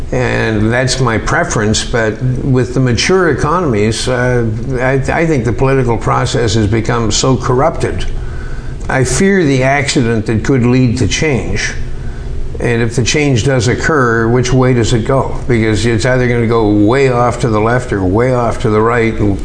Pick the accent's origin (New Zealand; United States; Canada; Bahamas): Canada; Being a Canadian